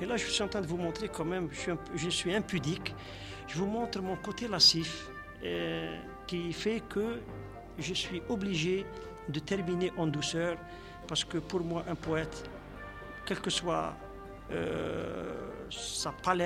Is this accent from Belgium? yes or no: no; Mostaganem, Mostaganem Province, Algeria; Moussa Ghanem, pour moi, c'est ma ville natale. Je l'appelle ma ruine natale.